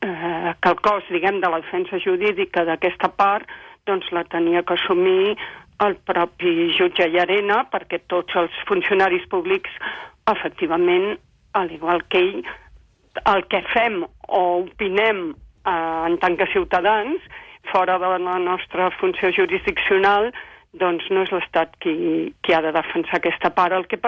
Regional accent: Catalonia, Spain; jo com a jutge espanyol, jutge catalana, jutge espanyola de l'Audiència de Barcelona

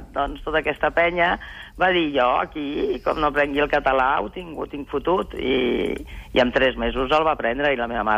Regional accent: Paris, Île-de-France, France; jo vaig néixer a París perquè era el mes de desembre. I com que vivíem a París, doncs tocava a París.

